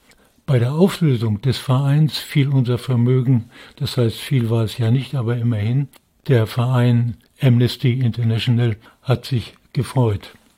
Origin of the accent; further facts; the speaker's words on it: Schneverdingen, Lower Saxony, Germany; also born or lived in Braniewo, Poland; geboren bin ich 1939 in Braunschweig in Ostpreußen, heute Braniewo in Polen, 1945 Flucht in die Lüneburger Heide nach Schneverdingen